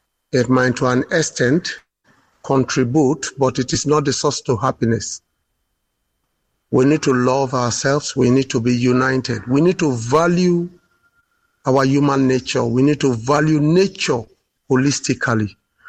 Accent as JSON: {"language": "English", "region": "Rivers", "country": "Nigeria", "said": "I'm from Nigeria, within the Niger Delta region. I'm from Kalabari tribe, Ijaw Nation. I'm from Abonima, my paternal from Abonima"}